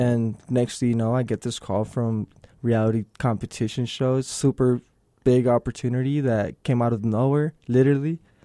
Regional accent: Ciudad Juarez, Chihuahua, Mexico; now in El Paso, United States; I was born here in El Paso. I was raised in Ciudad Juarez. And that's where I got my interest in graffiti by my older brother.

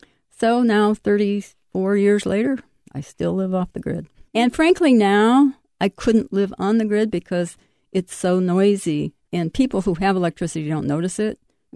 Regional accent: Iowa, United States; born there; I was born in Iowa on a farm. I have 2 brothers, and actually I started riding horses when I was 5.

